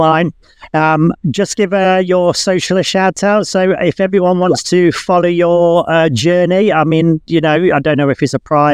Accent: United Kingdom; Oh, I'm British. Look at that.

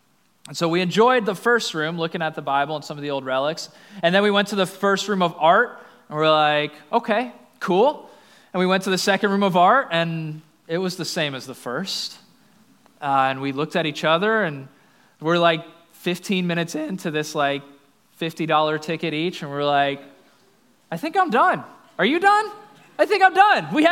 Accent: Cape Coral, Florida, United States; So we're from Cape Coral, not a big city.

